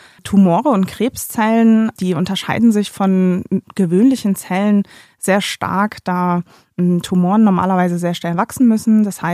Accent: Delmenhorst, Lower Saxony, Germany; Ursprünglich komme ich ganz hoch aus dem Norden von hier aus gesehen. Ich komme aus Delmenhorst, das ist eine kleine Stadt in der Nähe von Bremen. Bin dort aufgewachsen und habe dann an der Uni in Oldenburg gleich um die Ecke studiert

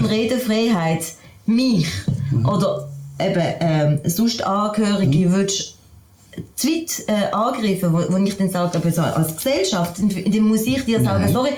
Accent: Switzerland; Als Schweizerin kenne ich das natürlich anders.

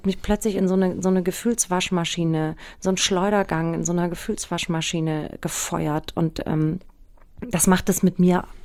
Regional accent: Aschaffenburg, Bavaria, Germany; also born or lived in Hanau; Nein, ich bin in Hanau geboren und in Aschaffenburg aufgewachsen, habe mich natürlich in Frankfurt rumgetrieben ab 16.

